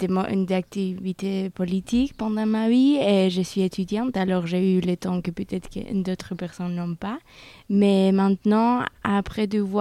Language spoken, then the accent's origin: French; Bilbao, Basque Country, Spain; also born or lived in Berlin; now in Geneva, Switzerland; Et je viens de Bilbao, qui a une vie très politique.